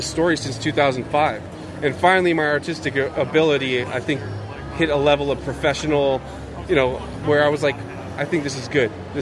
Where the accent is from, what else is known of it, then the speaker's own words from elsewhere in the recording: Atlanta, Georgia, United States; also born or lived in Chicago; No, I'm actually from Atlanta. Well, I lived in Chicago, then moved to Atlanta recently